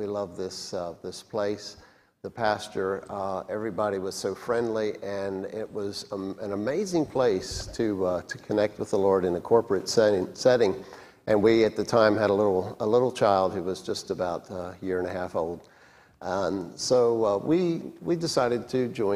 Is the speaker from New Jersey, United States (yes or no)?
no; Hampstead, Maryland, United States; I'm a local boy. I grew up here in Baltimore County, just up the road in the Hampstead area, Upper Co. Born and raised there, worked on a dairy farm